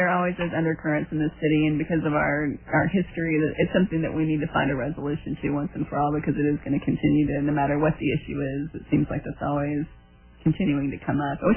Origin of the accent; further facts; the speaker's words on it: Dallas, Texas, United States; I'm from Dallas and I love the city